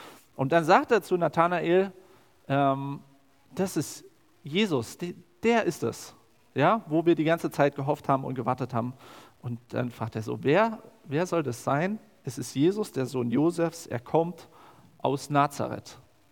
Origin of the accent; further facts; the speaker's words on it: Cottbus, Brandenburg, Germany; wenn so kommt, ich komme aus Cottbus.